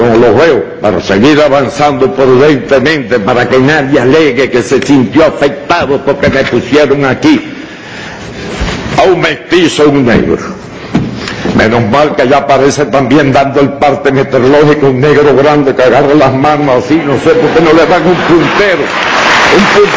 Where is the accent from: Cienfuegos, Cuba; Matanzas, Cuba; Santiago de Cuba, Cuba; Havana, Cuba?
Santiago de Cuba, Cuba; also born or lived in Virán; Yo nací en el campo, en Virán, municipio ahora es de Cueto, antes era Bellavicero, ahora soy cuetense y holguinero, pero me eduqué en Santiago